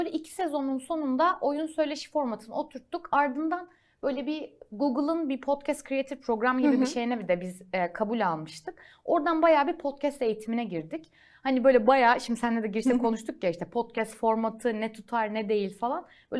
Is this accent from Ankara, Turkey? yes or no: yes; Ankara, Turkey; Ya şöyle, bir kere ya Ankaralıyım